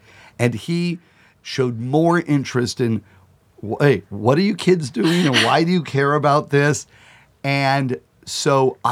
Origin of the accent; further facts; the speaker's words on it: Bakersfield, California, United States; I grew up in Bakersfield, so I certainly didn't know anybody who wasn't a cow